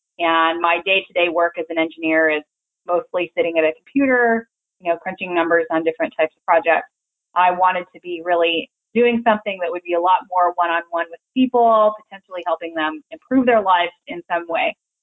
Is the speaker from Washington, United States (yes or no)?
yes; Spokane, Washington, United States; Sure. I grew up in Spokane, Washington. I am the oldest of five kids from a big Catholic family, went to Catholic grade school over there, and then moved on to Gonzaga University, not far from home.